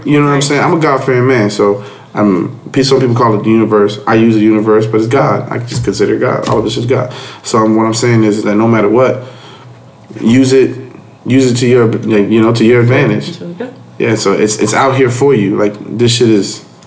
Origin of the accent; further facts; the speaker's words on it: Hialeah, Florida, United States; I'm a kid from Hialeah who knew nobody.